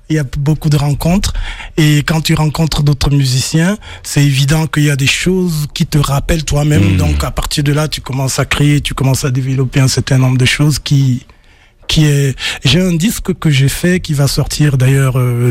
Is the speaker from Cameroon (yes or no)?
yes; Cameroon; moved away; quand je suis parti du Cameroun, je suis arrivé au Nigeria